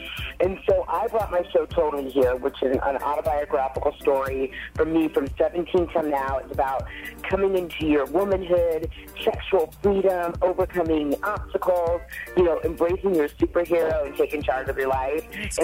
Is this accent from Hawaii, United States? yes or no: no; Los Angeles, California, United States; I am here from Los Angeles, California